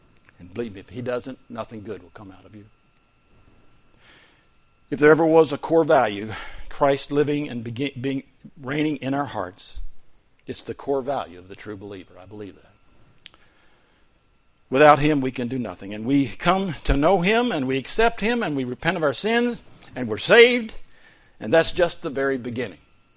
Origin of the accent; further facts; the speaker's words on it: Wales, United Kingdom; He and I are the same thing. We came from Wales.